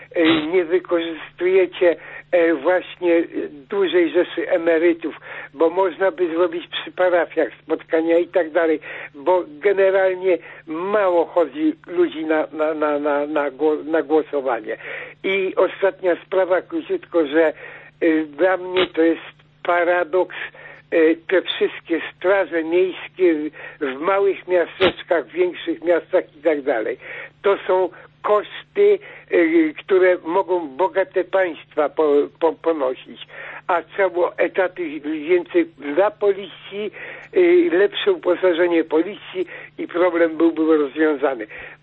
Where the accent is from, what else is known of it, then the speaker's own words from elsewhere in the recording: Warsaw, Masovian Voivodeship, Poland; z Warszawy. Pochodzę z wielopokoleniowej rodziny warszawskiej. No, z tym, że jestem teraz już w podeszłym wieku, za parę miesięcy 75 lat kończę